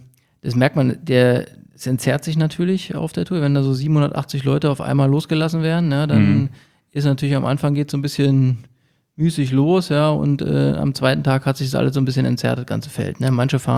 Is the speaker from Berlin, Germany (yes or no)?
yes; Berlin, Germany; Wir kommen aus Berlin und da hat man natürlich nicht so die Höhenmeter, aber ein bisschen Wald und so gibt es ja schon.